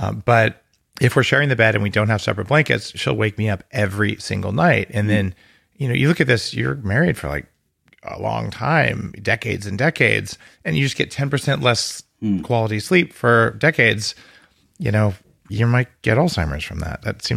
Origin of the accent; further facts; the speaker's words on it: New Mexico, United States; I grew up in New Mexico. We're like right south from there, so.